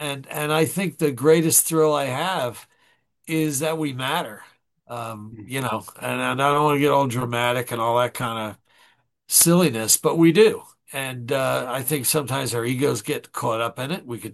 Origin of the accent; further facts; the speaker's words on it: Long Island, New York, United States; But in the 60s, I grew up in Long Island, the late 50s